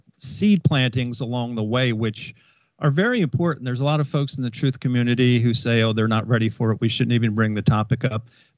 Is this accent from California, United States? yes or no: no; Delaware, United States; host of the Fact Hunter podcast. I was born and raised in Delaware